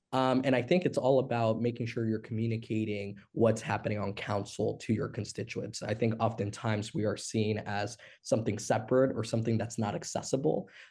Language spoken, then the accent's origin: English; Charlotte, North Carolina, United States; also born or lived in Colombia; son of East Charlotte. So I was born in Colombia, South America, but been in East Charlotte since 2001, grew up here.